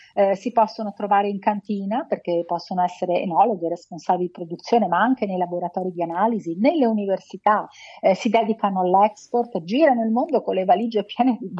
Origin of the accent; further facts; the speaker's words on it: Veneto, Italy; now in Rome, Italy; anche se dalla pronuncia non si direbbe perché sono veneta, ma ormai sono romana di adozione da tantissimi anni